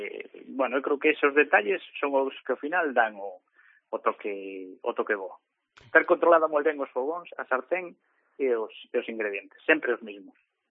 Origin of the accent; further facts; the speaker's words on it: Padrón, Galicia, Spain; now in A Coruña, Spain; vamos ao pueblo, vamos a Argón, que somos de Alí, nacimos ali en Padrón, ainda que vivimos aquí na Coruña fai bastantes anos